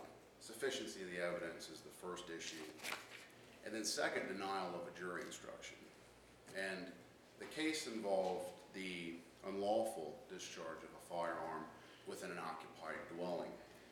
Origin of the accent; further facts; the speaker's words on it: Harrisonburg, Virginia, United States; from Harrisonburg, Virginia.